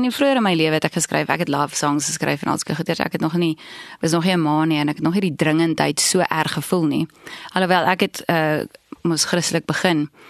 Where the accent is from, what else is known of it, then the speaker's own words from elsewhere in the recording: Windhoek, Khomas, Namibia; Ons het groot geword in Windhoek